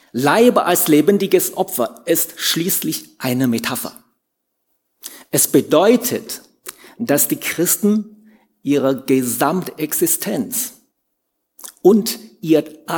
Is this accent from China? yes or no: yes; China; first language Chinese; German is a second language; Zu Hause möchten wir ihm so eine Umgebung, also eine Möglichkeit geben, dass er auch Chinesisch, unsere Muttersprache, auch lernt.